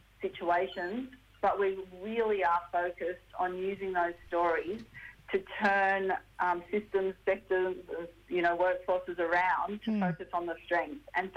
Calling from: Brisbane, Queensland, Australia; I'm calling in from Yuggera and Turrbal country today in Meanjin here in Brisbane.

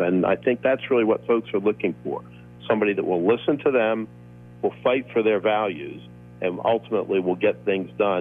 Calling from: Pittsburgh, Pennsylvania, United States; Today, I'm calling you from Pittsburgh.

